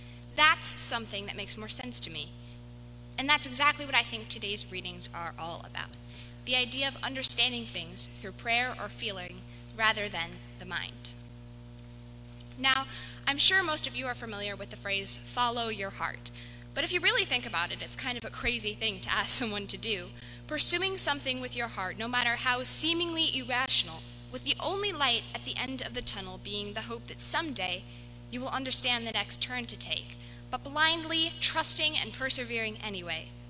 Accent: New York, United States; I think growing up in New York, you learn pretty fast not to trust anyone or anything too quickly.

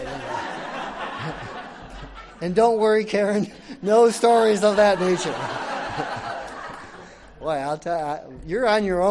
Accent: Florida, United States; Now, I'm from Florida, so this was a brand new experience.

